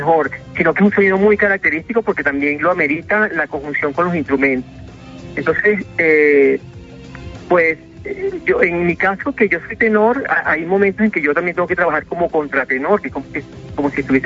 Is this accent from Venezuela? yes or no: yes; Venezuela; now in Mexico; yo soy de Venezuela y actualmente estoy residiendo aquí en México.